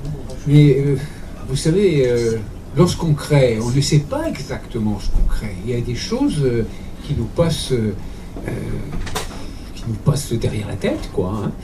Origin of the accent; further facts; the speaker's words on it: Sartène, Corsica, France; mes grands-parents maternels m'ont récupéré et j'ai été élevé à Sartène. Voilà, donc moi j'ai baigné dans l'ambiance corse très très tôt. J'ai appris le corse d'emblée, d'après ce qu'on me dit.